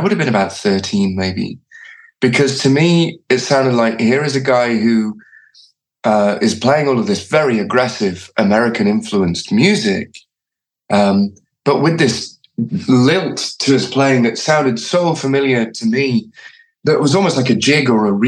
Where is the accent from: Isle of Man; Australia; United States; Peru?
Isle of Man; I grew up on the Isle of Man, which is a Celtic nation. It's only about 40 miles off the coast of Ireland. I could see on a clear day the mountains of Mourne in Northern Ireland from the house I grew up in.